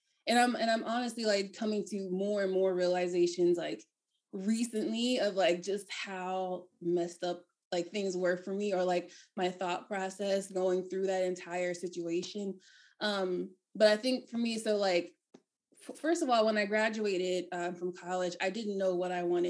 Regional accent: Maryland, United States; And I'm from Maryland, by the way.

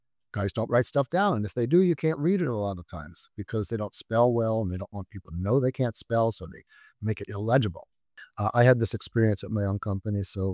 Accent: Philadelphia, Pennsylvania, United States; born there; moved away as an adult; now in California, United States; Well, you know, I was born in Philadelphia.

